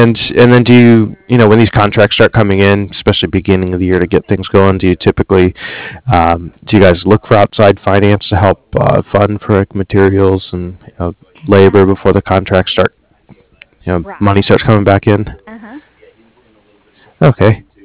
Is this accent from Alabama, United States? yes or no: no; Ohio, United States; I grew up in Ohio, so I know the roads got pretty beat up over the winter